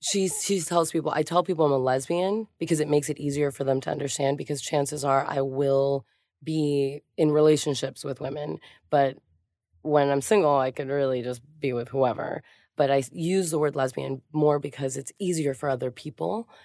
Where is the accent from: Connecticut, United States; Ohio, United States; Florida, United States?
Florida, United States; Miami; also born or lived in Hialeah; But I grew up in Miami and Hialeah, and my high school was very queer.